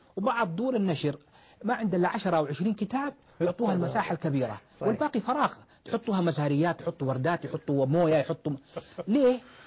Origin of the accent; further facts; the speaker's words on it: Jeddah, Makkah Province, Saudi Arabia; وما شاء الله من أميز المشايخ عندنا في جدة